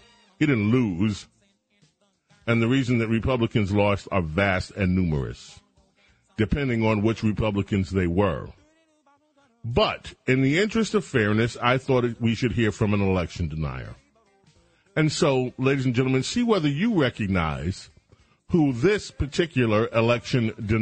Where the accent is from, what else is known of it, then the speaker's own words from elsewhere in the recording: Chicago, Illinois, United States; I'm from Chicago. Come on, we all know.